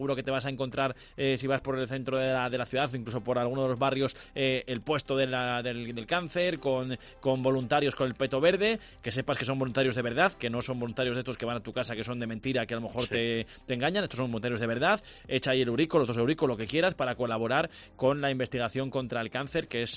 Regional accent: Castile and León, Spain; yo primero soy zamorano y luego soy español. Me cuesta ser más castellano-leonés y europeo

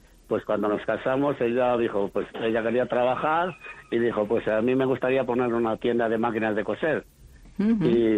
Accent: Guernica, Basque Country, Spain; moved away as an adult; yo me nací en Guernica en 1944, ahí tuve mi infancia, muy bonita por cierto, y entonces, pues bueno, ahí lo que había es el campo, el ganado y todo eso.

